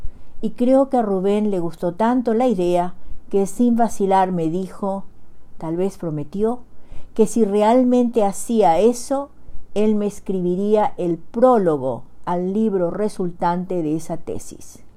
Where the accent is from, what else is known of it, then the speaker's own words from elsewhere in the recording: Paraguay; now in Bedford, United States; nuevamente estoy con ustedes desde Bedford, Massachusetts, con un nuevo relato de la producción narrativa de mi país natal, Yeretamí, Paraguay, situado en el corazón de América del Sur.